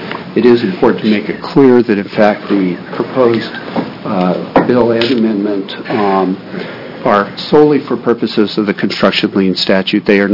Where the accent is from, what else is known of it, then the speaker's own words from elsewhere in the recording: Eugene, Oregon, United States; I'm an attorney from Eugene, Oregon